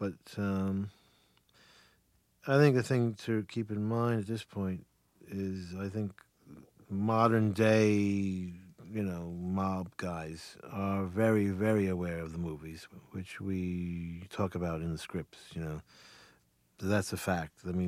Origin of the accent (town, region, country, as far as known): New Jersey, United States; born or raised there